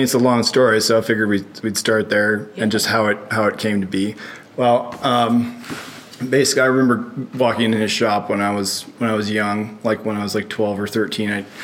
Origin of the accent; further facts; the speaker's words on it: Illinois, United States; born there; I was born outside Chicago, Illinois, and that's where my parents still live.